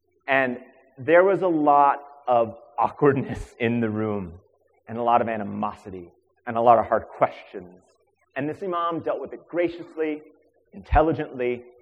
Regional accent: Los Angeles, California, United States; I grew up in Los Angeles, California.

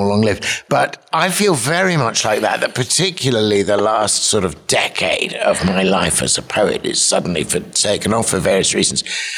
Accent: United Kingdom; I'm a Brit. I use the word Brit or British quite carefully. I'm half English, half Scottish. So two of the kingdoms of the United Kingdom I cover both. My mother is Scottish, was Scottish. My father was an Englishman.

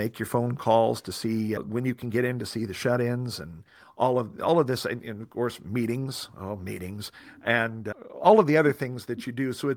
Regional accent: Illinois, United States; building homes where I grew up in Southern Illinois.

